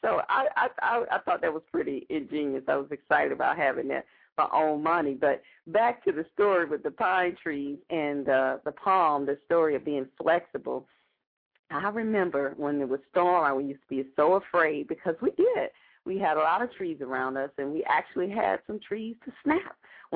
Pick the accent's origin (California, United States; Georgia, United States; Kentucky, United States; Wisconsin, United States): Georgia, United States; Because me growing up in Georgia, you know, I'm a Georgia peach, grew up, had those wonderful, beautiful Georgia pine trees in my yard.